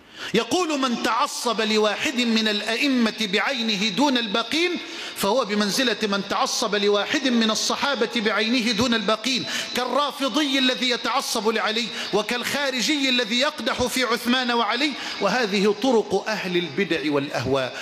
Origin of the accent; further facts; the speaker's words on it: Egypt; واجعل بلدنا مصر واحة للأمن والأمان